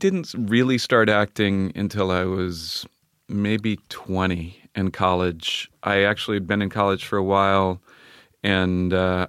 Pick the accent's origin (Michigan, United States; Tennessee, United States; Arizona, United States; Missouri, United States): Missouri, United States; St. Louis; I'm from St. Louis, really.